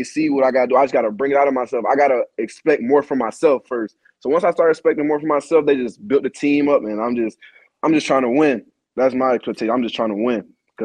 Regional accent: Savannah, Georgia, United States; I'm a kid from Savannah, Georgia, bro.

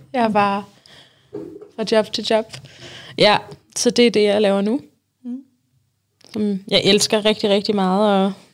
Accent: Helsingør, Capital Region of Denmark, Denmark; Jeg er 30 år gammel, og jeg bor på Amager og er oprindeligt fra Helsingør. Min familie er faktisk palæstinenser, men jeg er den eneste i familien, der er født og opvokset her i Danmark.

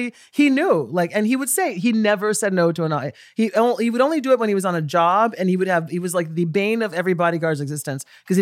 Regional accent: Brazil; No, because I'm from Brazil.

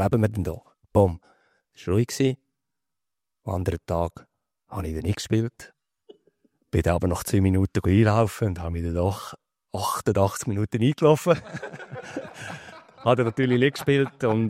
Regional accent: Lucerne, Switzerland; Ich denke, ich bin zuerst mal dann auch in Luzern gewesen. Ich bin in Luzern aufgewachsen.

